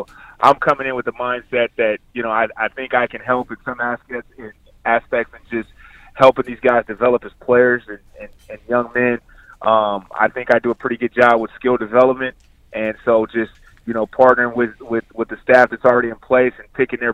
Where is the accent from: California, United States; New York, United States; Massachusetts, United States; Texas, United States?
California, United States; a lot of it came down to the fact that I'm from California originally